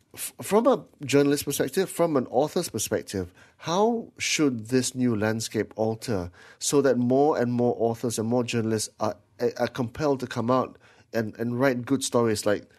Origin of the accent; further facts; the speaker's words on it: Malaysia; as a Malaysian